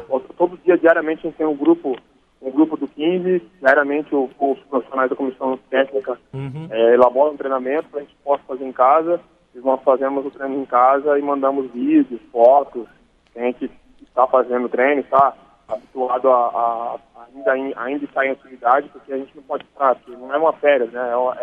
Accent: Americana, São Paulo, Brazil; Sou de Americana, sou natural, nascido, que está daqui.

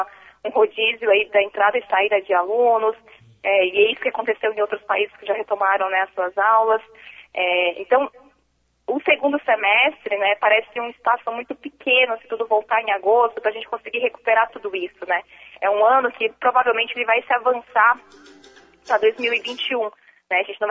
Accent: Brasília, Federal District, Brazil; now in São Paulo, Brazil; vivi a vida toda em Brasília, mas agora estou em São Paulo, né?

